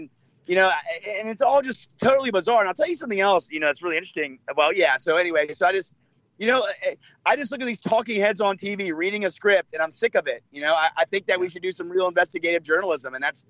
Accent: Washington, District of Columbia, United States; I grew up in Washington, D.C., and I love that city.

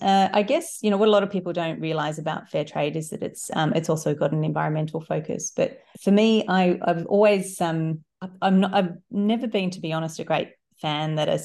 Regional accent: Sydney, New South Wales, Australia; Yeah, so I grew up in the Shire in Sydney. So, my dad's English, so I've got a British passport

